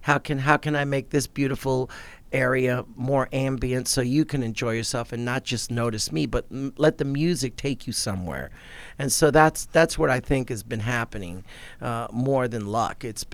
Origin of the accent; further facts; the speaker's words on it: New York City, New York, United States; And that was part of my growing up in America and being in New York City.